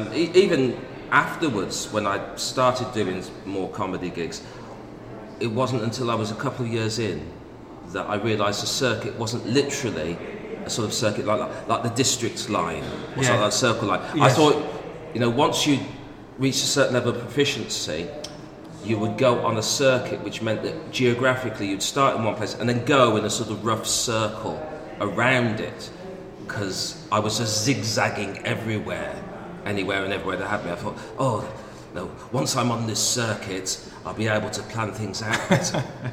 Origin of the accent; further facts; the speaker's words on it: Birmingham, West Midlands, United Kingdom; I mention I'm from Birmingham, and I talk about things like the Christmas market and our reputation for being stupid